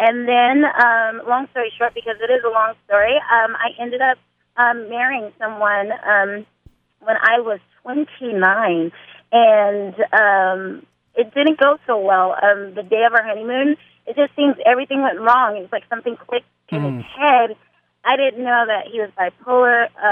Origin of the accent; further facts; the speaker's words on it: Hawaii, United States; also born or lived in Germany; I was raised in Hawaii and born in Germany.